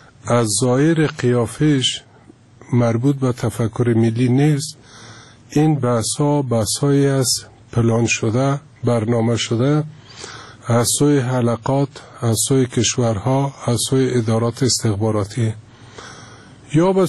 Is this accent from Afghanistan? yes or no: yes; Kabul, Afghanistan; born there; من افتخار میکنم که افغان هستم از افغانستان هستم